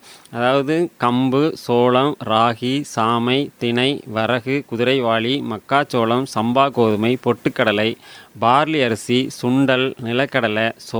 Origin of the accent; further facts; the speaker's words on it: Valparai, Tamil Nadu, India; நான் வந்து பிறந்து வளர்ந்ததெல்லாம் வால்பாறைங்கிற ஊரில்.